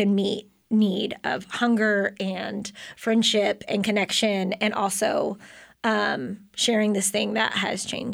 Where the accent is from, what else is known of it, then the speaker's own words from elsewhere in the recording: Houston, Texas, United States; now in Waco, United States; Yeah, I grew up in Houston, and I came to Baylor in 1997, 20 years ago.